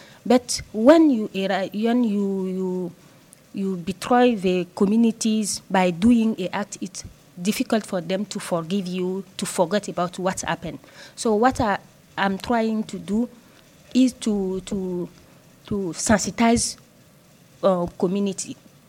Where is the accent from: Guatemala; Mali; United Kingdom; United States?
Mali; I'm from Mali.